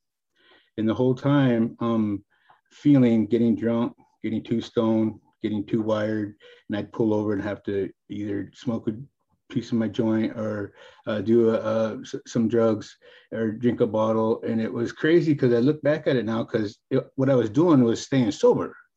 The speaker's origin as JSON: {"language": "English", "region": "Oregon", "country": "United States", "tie": "born or raised there", "said": "And where I was raised in Oregon, me and my sister and another Indian fella was the only ones that weren't white."}